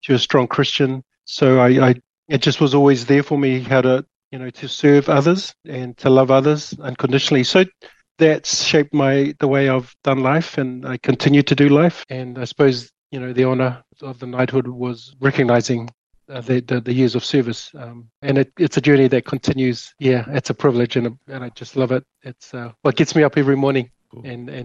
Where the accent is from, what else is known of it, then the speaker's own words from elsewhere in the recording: Auckland, New Zealand; growing up in West Auckland. We had a smallish house, but we had probably anything from 12 to 14 people living in that home.